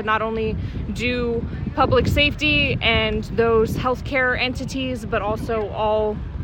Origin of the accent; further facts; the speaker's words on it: California, United States; And from where I grew up in California, we did National Night Out regularly, and it was something that our city did religiously.